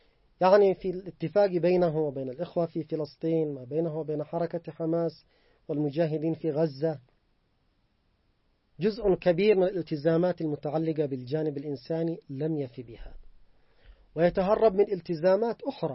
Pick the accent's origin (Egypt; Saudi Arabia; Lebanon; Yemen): Yemen; نحن كشعب يمني تحركنا بتوفيق الله تعالى